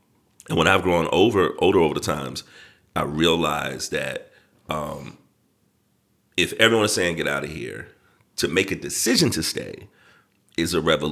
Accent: Colombia; So I'm born and bred in Colombia

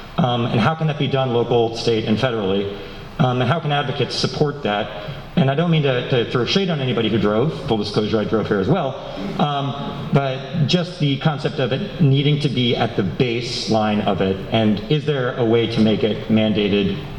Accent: Reston, Virginia, United States; I grew up in Northern Virginia in a planned community called Reston. So if you know well, it was quite a shock when I came to Massachusetts and saw the lack of planning.

